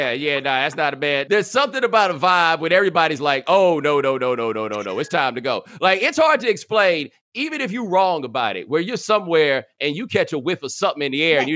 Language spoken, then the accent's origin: English; Texas, United States; And again, I'm from Texas, but I had just never in my life imagined that I would go get me a Texas flag